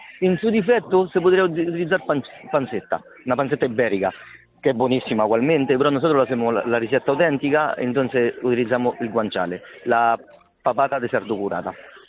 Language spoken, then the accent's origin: Spanish; Rome, Lazio, Italy; Spanish is a second language; Yo además soy de Roma, soy romano, entonces es un plato típico de Roma.